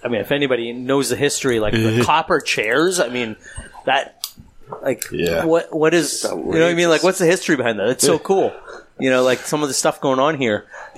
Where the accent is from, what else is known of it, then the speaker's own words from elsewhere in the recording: Florida, United States; I worked there for one weekend when I was like 15 years old. I was up visiting from Florida.